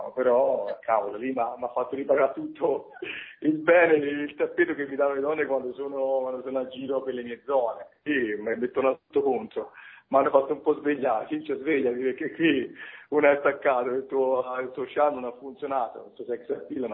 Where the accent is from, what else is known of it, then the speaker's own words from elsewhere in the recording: Naples, Campania, Italy; Io tipo il Napoli, sono napoletano.